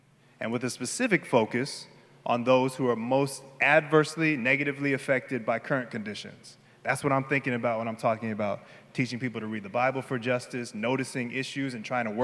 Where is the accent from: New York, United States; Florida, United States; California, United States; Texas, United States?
California, United States; Los Angeles; I'm from LA. Yes, where I'm from. I'm from Los Angeles. That's where I grew up.